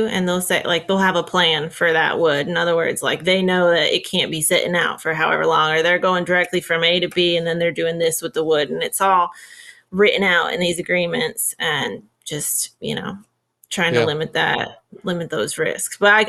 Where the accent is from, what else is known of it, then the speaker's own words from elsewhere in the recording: Pennsylvania, United States; I'm from Pennsylvania.